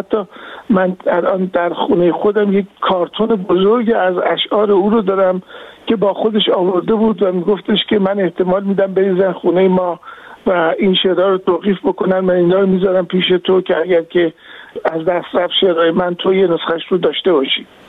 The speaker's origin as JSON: {"language": "Persian", "country": "Iran", "moved": "yes", "lives_now": "London, United Kingdom", "said": "بعد که من از ایران آمدم بیرون و نموندم"}